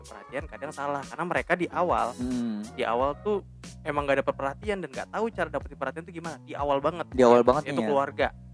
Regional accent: Java, Indonesia; Bukan, jauh banget, gue orang Jawa bang.

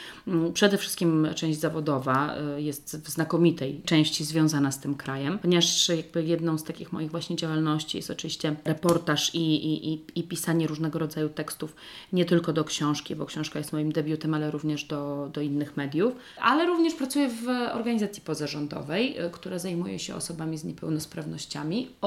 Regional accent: Pomeranian Voivodeship, Poland; Ja się wychowałam na Kaszubach

